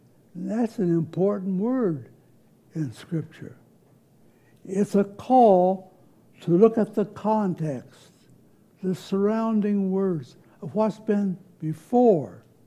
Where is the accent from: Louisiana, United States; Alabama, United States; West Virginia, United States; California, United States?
West Virginia, United States; Morgantown; born there; They didn't know I was born dirt poor in Morgantown, West Virginia, or that my father had a nervous breakdown when I was born, the youngest of five